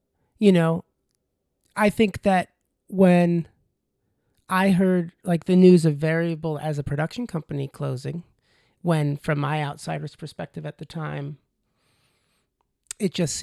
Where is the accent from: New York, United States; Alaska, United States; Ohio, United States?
New York, United States; I grew up on Long Island, so I'm not from here.